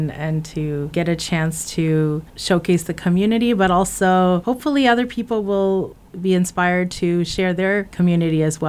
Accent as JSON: {"language": "English", "country": "Canada", "also_born_or_lived": "Chicago", "lives_now": "Springfield, United States", "said": "I am originally from Canada, but I've lived in Chicago for almost 20 years, and then I moved here to Springfield about 4 years ago."}